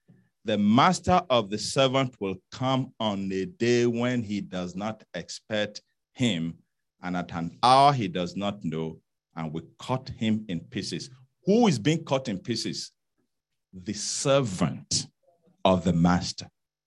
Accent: Nigeria; You know me as a Nigerian, I'm going to look for a tube.

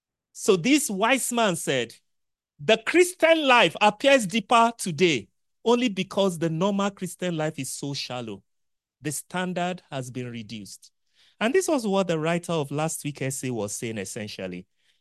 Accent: Nigeria; I grew up in Nigeria.

